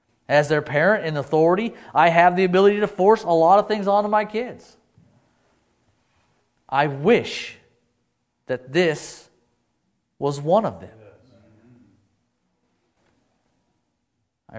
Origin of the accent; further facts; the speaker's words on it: Idaho, United States; When I was in Muskogee, Oklahoma, I met a man who was born and raised in Idaho like me